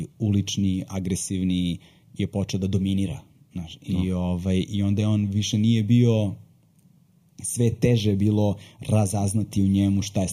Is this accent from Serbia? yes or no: yes; Serbia; born there; Iz Jugoslavije, ja sam rođen u Socijalističkoj federativnoj republici Jugoslavije 82. godine, iz Somalije, iz koje je moj otac, majka iz Jugoslavije, a otac iz Somalije. I kasnije Srbije